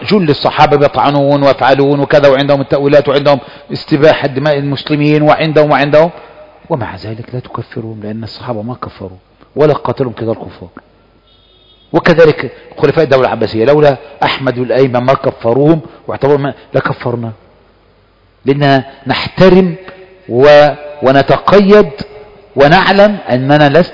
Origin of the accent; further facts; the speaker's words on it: Egypt; وسعودي وانا مصري